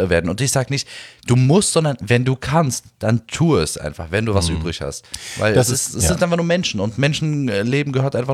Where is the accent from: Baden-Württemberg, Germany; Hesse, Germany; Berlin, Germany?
Berlin, Germany; Ich bin zwar hier in Berlin geboren, hier aufgewachsen und lebe auch hier.